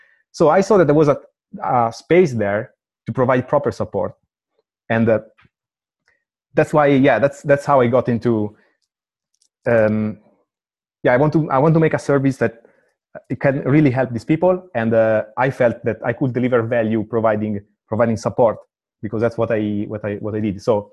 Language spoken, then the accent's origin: English; Italy; English is a second language; I come from Italy and I am a technical dude.